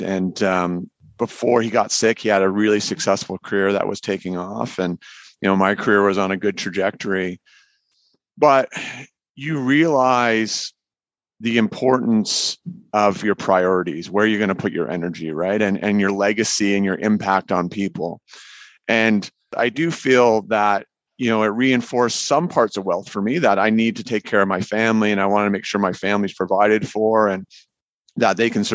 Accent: Canada; you know, being Canadian, I called him and said, I'm taping my son's hockey stick and getting to go to practice.

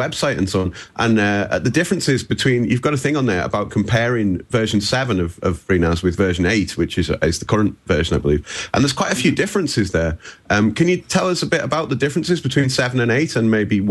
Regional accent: England, United Kingdom; obviously I'm English

